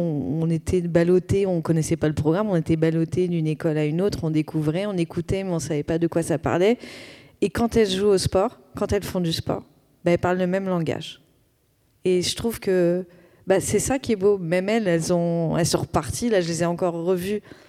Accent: Brittany, France; En plus, je suis bretonne.

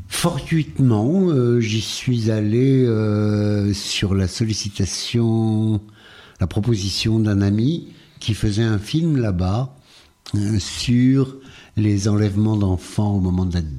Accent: Algeria; j'y ai retrouvé une certaine flore de mon enfance en Algérie.

